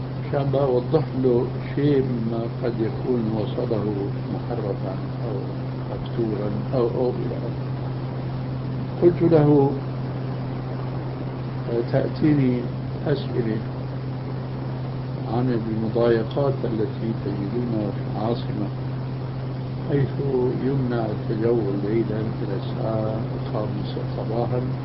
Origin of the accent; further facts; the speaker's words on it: Syria; now in Jordan; لهذا السبب أنا هجرت من سوريا إلى الأردن.